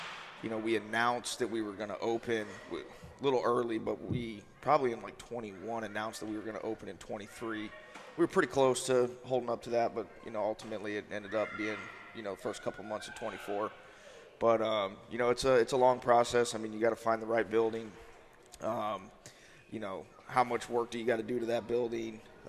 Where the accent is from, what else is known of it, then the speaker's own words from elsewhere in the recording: Florida, United States; also born or lived in Atlanta; you know, we came from Atlanta. I'm from Florida originally.